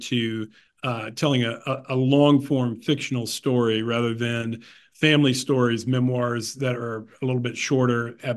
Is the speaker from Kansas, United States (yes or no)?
yes; Kansas, United States; Yeah, those were both memoir essays, and they were collections of essays about growing up in Southwest Kansas.